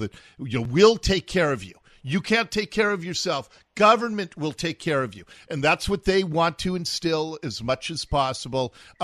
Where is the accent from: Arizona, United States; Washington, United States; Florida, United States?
Washington, United States; Seattle; I grew up in Ballard. I always think of the heart of Crown Hill, the hub, as being 80th and 15th.